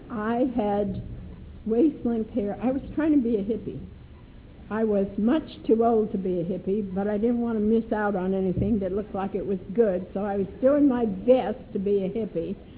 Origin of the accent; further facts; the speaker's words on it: New England, United States; also born or lived in Turkey; I grew up in New England. New England is not a place, it's a state of mind and a set of rules.